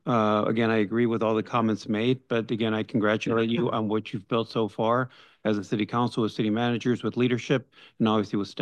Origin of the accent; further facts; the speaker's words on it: Calexico, California, United States; I come from Calexico. That's where I started as a city council member.